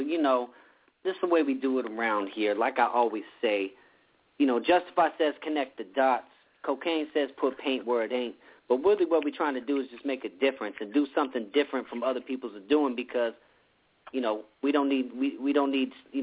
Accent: Riverside, California, United States; now in Los Angeles, United States; I live in L.A., got a lot of family living in L.A., but I was born and raised in Riverside. I'm definitely a Riverside soldier

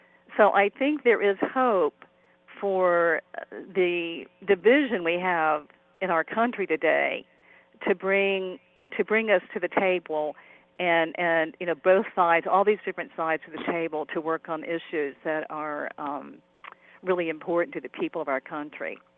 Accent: West Virginia, United States; I grew up on Buzzard Rock Mountain, which is a northern part of Kanawha County, where the capital city is basically in that particular county.

